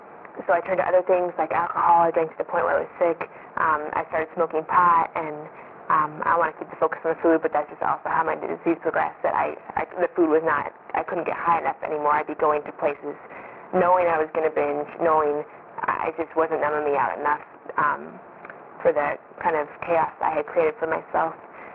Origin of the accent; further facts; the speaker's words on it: Broomfield, Colorado, United States; I grew up in Colorado in a town called Broomfield, and went to college in central New York